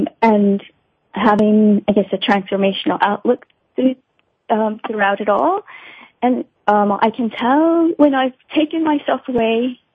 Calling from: Hong Kong; I'm calling in from Hong Kong today.

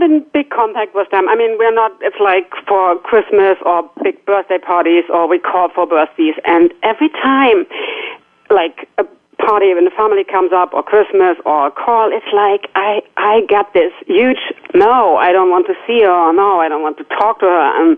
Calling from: Rosengarten, Lower Saxony, Germany; I'm calling in from Rosengarten in Germany, which is close to Hamburg.

